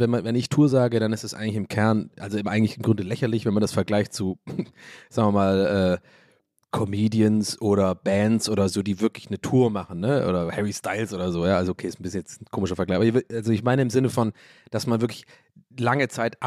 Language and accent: German; North Rhine-Westphalia, Germany; ich bin ja aus dem Pott hier.